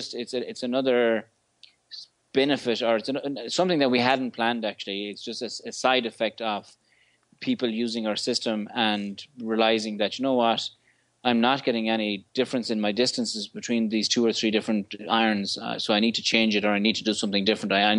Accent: Ireland; moved away; I like to share so that I engage in a conversation with my buddies in Ireland, because I'm from Ireland. I miss the country.

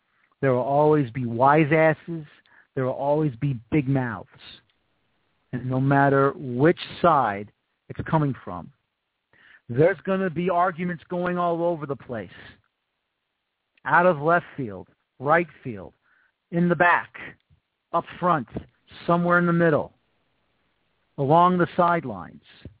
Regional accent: New York, United States; Believe me, I should know. I'm from New York, and that's the truth.

